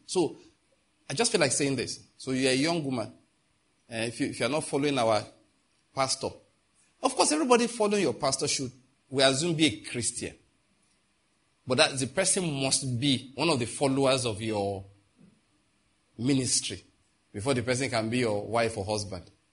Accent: Nike, Enugu State, Nigeria; I'm from Nike

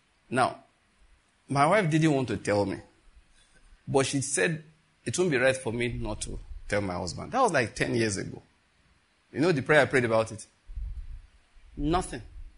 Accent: Western Nigeria, Nigeria; I grew up in Western Nigeria.

